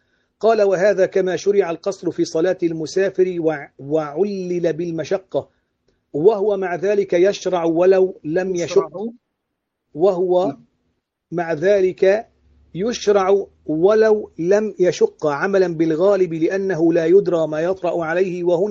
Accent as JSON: {"language": "Arabic", "country": "Syria", "said": "يعني مثلا نحن عندنا في سوريا مساجد يقرؤون آية آية آية آية واحدة،"}